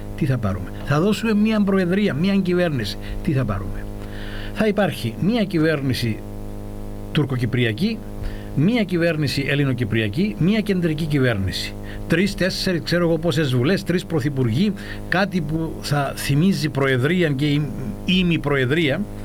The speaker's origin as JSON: {"language": "Greek", "town": "Yialousa", "region": "Famagusta District", "country": "Cyprus", "tie": "born or raised there", "said": "να πάω στο χωριό μου, στη Γιαλούσα"}